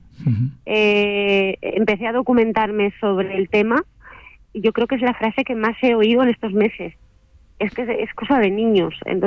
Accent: Pola de Siero, Asturias, Spain; now in Noreña, Spain; Pues mira, yo soy natural de Pola de Siero, pero ahora mismo resido en Noreña.

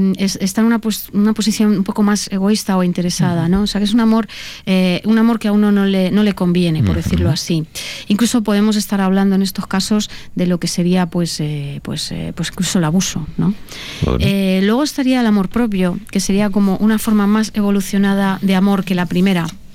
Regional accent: Albacete, Castilla-La Mancha, Spain; yo soy de Albacete

